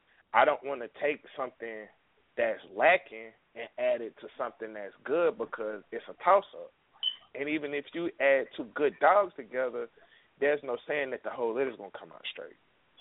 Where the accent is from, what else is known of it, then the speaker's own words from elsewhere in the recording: East Coast, United States; because I'm from the East Coast, I've shown on the East Coast, I've shown in Texas.